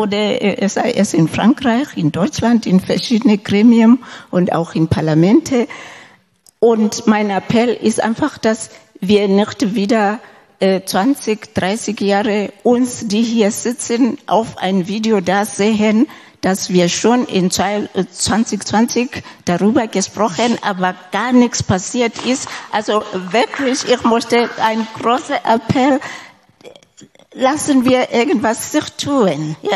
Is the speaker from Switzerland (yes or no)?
no; Lesotho; German is a second language; Ich komme selber aus Lesotho im südlichen Afrika.